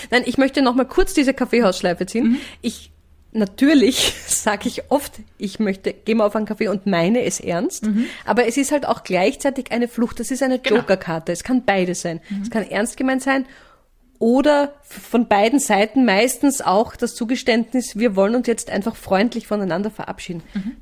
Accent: Vienna, Austria; Als Wienerin.

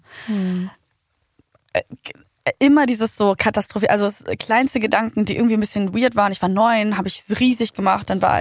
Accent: Sicily, Italy; Um die Frage zu beantworten, ich bin auf Sizilien aufgewachsen

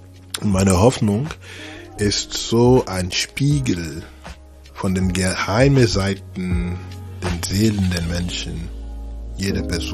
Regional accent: Abidjan, Côte d’Ivoire; German is a second language; moved away as an adult; now in Basel, Switzerland; Ich bin ursprünglich aus der Elfenbeinküste. 1978 geboren in Abidjan, die größte Stadt der Elfenbeinküste, Côte d'Ivoire. Ich bin seit 2003 in Basel.

